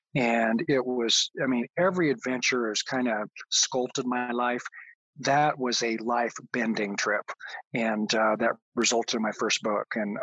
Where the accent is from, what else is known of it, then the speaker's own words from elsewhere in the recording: Boise, Idaho, United States; which is in my hometown of Boise, Idaho